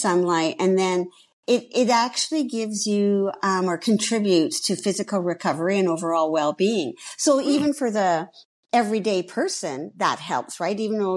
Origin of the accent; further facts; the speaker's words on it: Canada; as a Canadian, it's always neat when you're at a destination outside of your country, you see another Canadian.